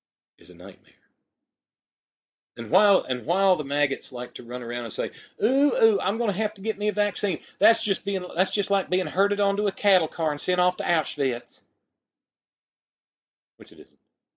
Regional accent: West Virginia, United States; from my home state of West Virginia

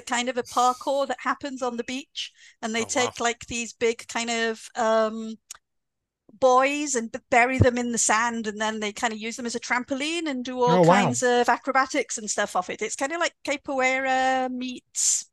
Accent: Wales, United Kingdom; also born or lived in Spain; being Welsh and at a time when Wales actually was winning a lot. Living in Spain

